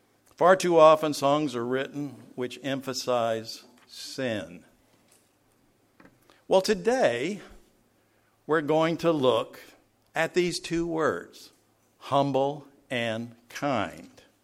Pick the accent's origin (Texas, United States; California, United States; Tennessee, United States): Tennessee, United States; Not the kind of music that I grew up with as a kid, growing up in East Tennessee